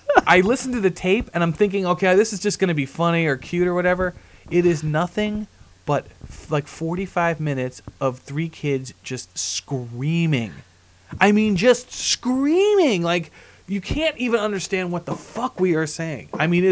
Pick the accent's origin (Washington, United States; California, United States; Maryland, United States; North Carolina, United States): Maryland, United States; Silver Spring; We came from Silver Spring, which was, you know, northeast of those neighborhoods